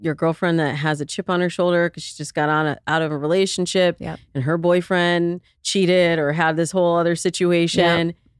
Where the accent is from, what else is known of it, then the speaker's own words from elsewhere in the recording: Midwest, United States; I'm from the Midwest. Let me tell you something. I am from the Midwest. Cheesecake Factory is top tier.